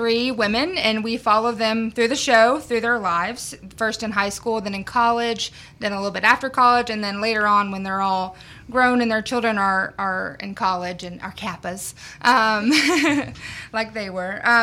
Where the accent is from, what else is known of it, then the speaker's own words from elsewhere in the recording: Shreveport, Louisiana, United States; I'm from Shreveport, Louisiana, and this is my first time ever directing a musical